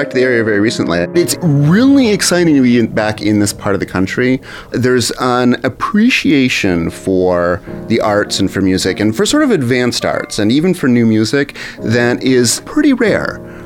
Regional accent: Decorah, Iowa, United States; composer. I grew up in Decorah, actually, and just moved back here about 6 months ago.

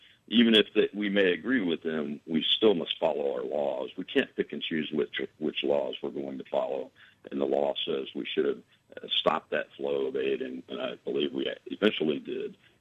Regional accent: United States; I am not a Republican first. I'm an American first, and that's why I'm running.

